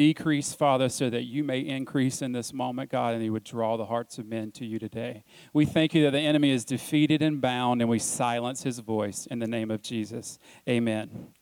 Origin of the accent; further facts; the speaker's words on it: Southern United States, United States; I mean, I was raised in the South. A lot of us were.